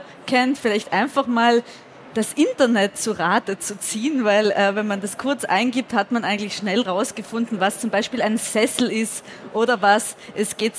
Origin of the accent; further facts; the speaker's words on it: Trentino-Alto Adige, Italy; Ich komme aus Südtirol, wo das auch noch einmal extremer ist.